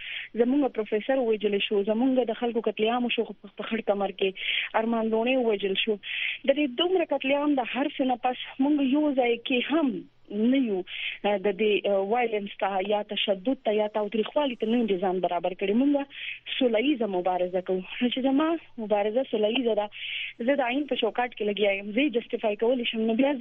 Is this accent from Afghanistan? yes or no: no; Mardan, Khyber Pakhtunkhwa, Pakistan; زه قبایلی نه یم زه د مردان یم